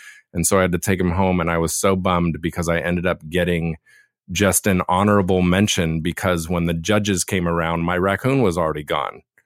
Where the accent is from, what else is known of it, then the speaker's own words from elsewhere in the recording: Laguna, California, United States; Where I was born and raised down in Laguna, for some reason, there were quite a lot of raccoons there.